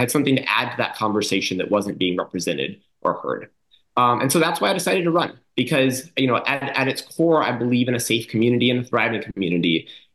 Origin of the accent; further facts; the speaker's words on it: Ashland, Oregon, United States; born there; I was born in Ashland, Oregon